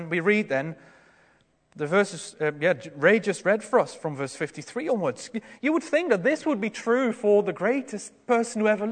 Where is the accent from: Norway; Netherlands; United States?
Netherlands; There was, in my hometown in the Netherlands, a small town, there was a very famous cyclist.